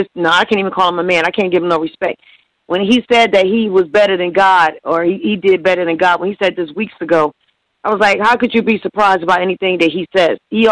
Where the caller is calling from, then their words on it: New Jersey, United States; I'm calling in from New Jersey.